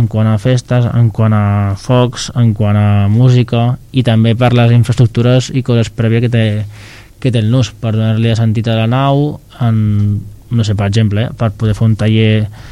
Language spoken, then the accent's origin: Catalan; El Prat de Llobregat, Catalonia, Spain; Al final és estar orgullós de, ostres, soc del Prat i el Prat té aquesta festa major.